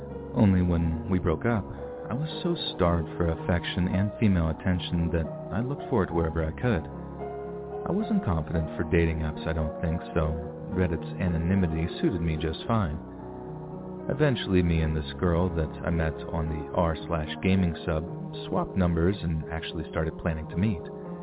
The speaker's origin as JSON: {"language": "English", "region": "West Virginia", "country": "United States", "said": "I'm from West Virginia, and I moved all the way to Lexington, Kentucky for a girl."}